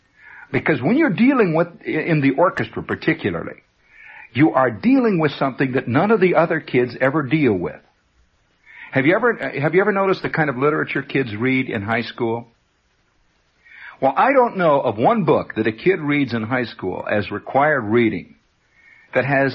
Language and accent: English; United States; and I have to say American life because I am an American. So I don't know about life in France that well.